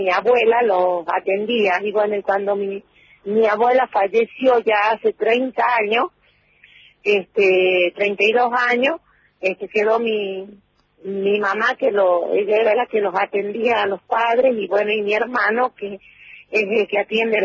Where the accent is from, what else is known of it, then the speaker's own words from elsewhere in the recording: Catamarca, Argentina; yo me siento catamarqueña. Sí, me siento catamarqueña porque mi niñez, mi juventud, mi adolescencia, todo. Y ahora me adulté, estoy acá, en mi pueblo.